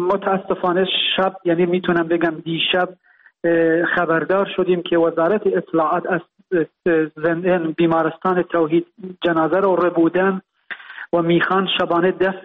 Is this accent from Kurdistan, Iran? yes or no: yes; Sanandaj, Kurdistan, Iran; born there; نیروی زیادی رو به زادگاهمون گسیل کردن، دیشب خونه ما رو محاصره کرده بودن تقریبا و فضای خیلی امنیتی رو در سنندج ایجاد کرده بودن.